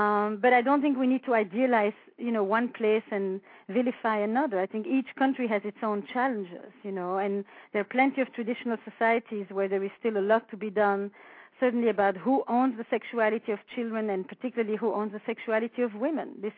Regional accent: Flanders, Belgium; first language Flemish; English is a second language; I was born in Belgium, in the Flemish part of Belgium.

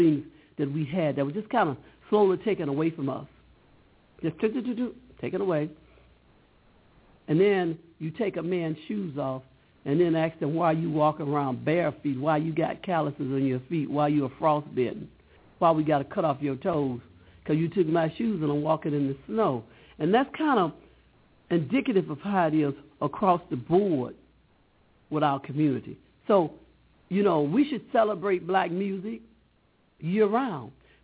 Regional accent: Southern United States, United States; cause I grew up in the South

